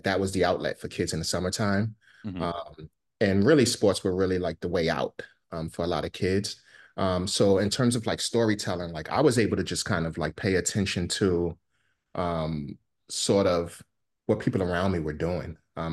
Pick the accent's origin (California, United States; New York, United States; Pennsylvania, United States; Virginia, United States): New York, United States; Brooklyn; I think for me growing up in Brooklyn, I was able to sort of be subjected to a million different lifestyles, right? Like I grew up in Bed-Stuy.